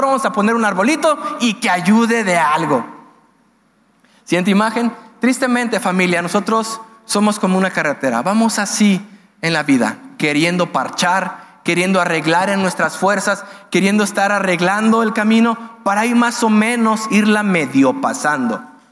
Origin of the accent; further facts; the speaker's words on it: Michoacán, Mexico; moved away as an adult; now in Querétaro, Mexico; Fue lo que dije cuando salí de Michoacán. Un nuevo comienzo, una nueva ciudad, nadie me conoce.